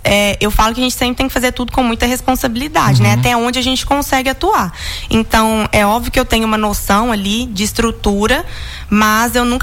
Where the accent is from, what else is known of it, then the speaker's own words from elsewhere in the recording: Paraopeba, Minas Gerais, Brazil; sou daqui de Paraopeba mesmo, e interior a gente usa referências, né? Então, eu sou filha da Adriana, da Papelaria Avenida, e do Rogério, da Industrial Machado.